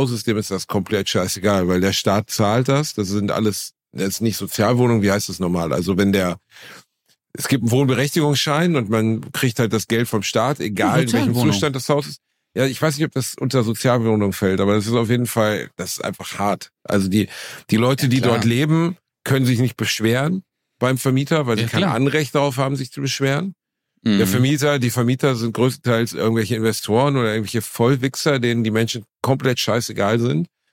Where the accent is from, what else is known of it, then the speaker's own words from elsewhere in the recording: Gelsenkirchen, North Rhine-Westphalia, Germany; Mein Heimatort Gelsenkirchen-Rotthausen ist von Gelsenkirchen der sozialschwächsten, ärmsten Stadt in Deutschland, der sozialschwächste, ärmste Stadtteil.